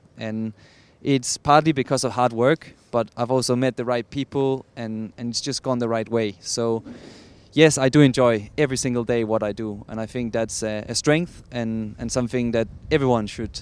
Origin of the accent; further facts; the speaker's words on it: Denmark; Yeah, so I'm from Denmark. I'm 22 years old now.